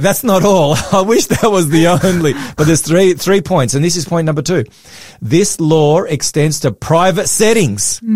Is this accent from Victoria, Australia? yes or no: yes; Victoria, Australia; I'm from Victoria, Sharissa.